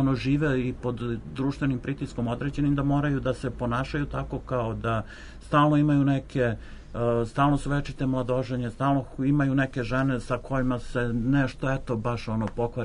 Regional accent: Vojvodina, Serbia; ja dolazim iz Vojvodine

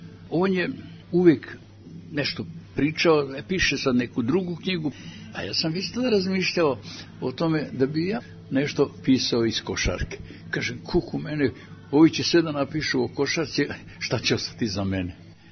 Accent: Kikinda, Vojvodina, Serbia; Ja sam odrastao u Kikindi.

